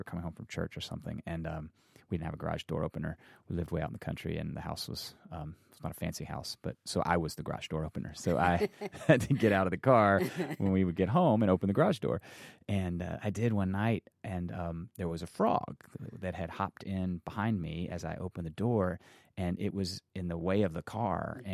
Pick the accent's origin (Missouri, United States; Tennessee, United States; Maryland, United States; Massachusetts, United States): Tennessee, United States; Nashville; I was born in Nashville, Tennessee.